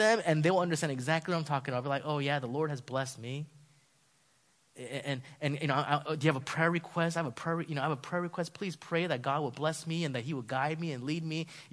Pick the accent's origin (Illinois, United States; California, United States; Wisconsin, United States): California, United States; Los Angeles; I come from Los Angeles. We're all expert drivers.